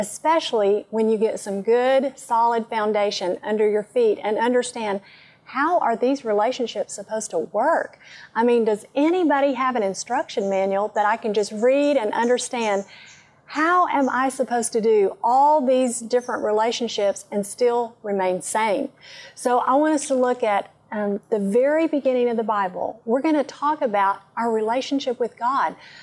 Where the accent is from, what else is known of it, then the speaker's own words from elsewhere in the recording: Texas, United States; accent: West Texas; You can tell from my accent, I am from West Texas in the United States. And in West Texas, we have a certain kind of twangy southern drawl that we use to talk with.